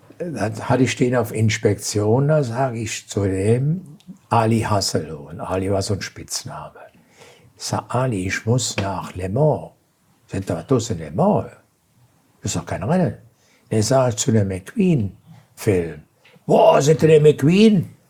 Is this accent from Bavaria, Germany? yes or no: no; Aachen, North Rhine-Westphalia, Germany; ich komme aus Aachen, da wo der ist.